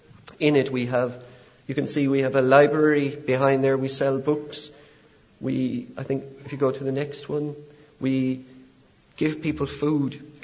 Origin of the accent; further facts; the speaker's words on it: Carrigaline, Munster, Ireland; I grew up in Carrigaline, where I still live, and it was a very rural village when I was growing up